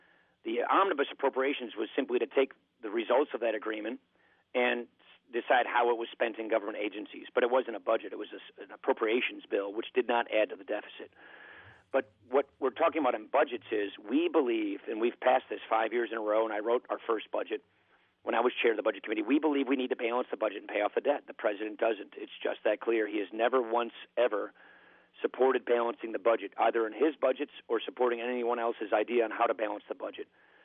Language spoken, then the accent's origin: English; Janesville, Wisconsin, United States; a little personal story of just a guy growing up in Janesville